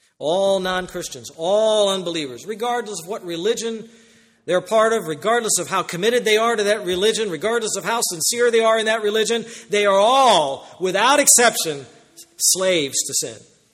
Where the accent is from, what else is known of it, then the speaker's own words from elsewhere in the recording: United States; I beat my chest. I'm American.